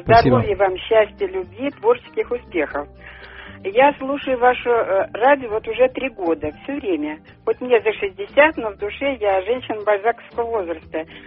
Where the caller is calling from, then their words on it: Moscow, Russia; Я из Москвы звоню.